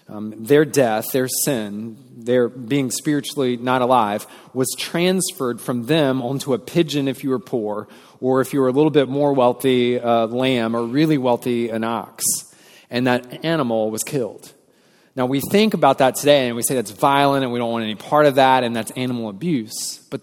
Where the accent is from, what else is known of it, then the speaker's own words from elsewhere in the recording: Wilmington, North Carolina, United States; I grew up in Wilmington, and they make a lot of movies and TV shows in Wilmington.